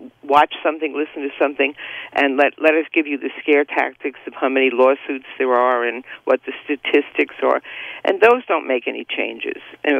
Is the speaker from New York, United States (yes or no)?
yes; Bronx, New York, United States; You know, I have to tell you, I grew up in the Bronx, and I worked in Manhattan, and I am a redhead.